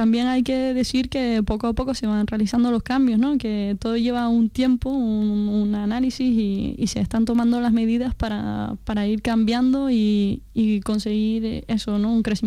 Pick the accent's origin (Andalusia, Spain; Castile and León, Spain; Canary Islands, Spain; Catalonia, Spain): Canary Islands, Spain; Somos canarios